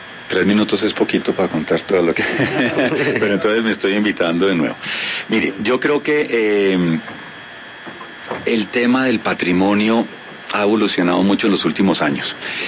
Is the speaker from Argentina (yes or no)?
no; Bogotá, Bogotá Capital District, Colombia; No hay ninguna duda de que lo que nos identifica como bogotanos en el plano físico son los cerros.